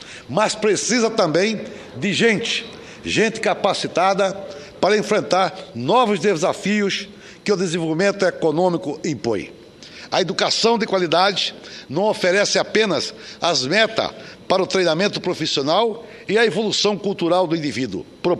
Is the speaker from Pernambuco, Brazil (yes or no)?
no; Várzea Grande, Mato Grosso, Brazil; localizada no bairro Mapim, em Várzea Grande, minha terra natal.